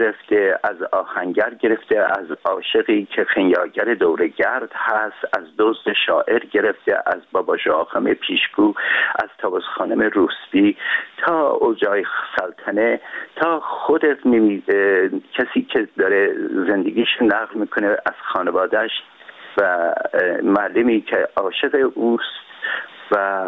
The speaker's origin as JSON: {"language": "Persian", "town": "Urmia", "region": "West Azerbaijan", "country": "Iran", "said": "و من در شهر خودم، یعنی ارومیه را که به عنوان سمبل شهرهای ایران قرار دادم"}